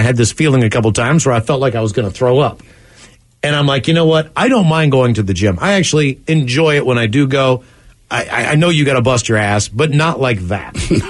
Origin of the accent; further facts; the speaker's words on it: West Virginia, United States; where I grew up in West Virginia, it was one of the bigger towns, but it's also, West Virginia is still West Virginia.